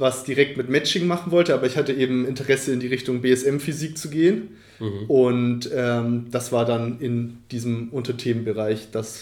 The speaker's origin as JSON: {"language": "German", "region": "Bavaria", "country": "Germany", "tie": "born or raised there", "also_born_or_lived": "Zürich", "said": "Genau, ja, in meiner Heimatstadt war ich auf der Schule."}